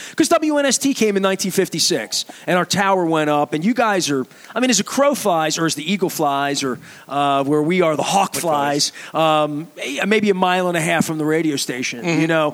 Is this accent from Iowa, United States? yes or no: no; Dundalk, Maryland, United States; We're from Dundalk, and he could walk to work from where we lived and where he lived growing up.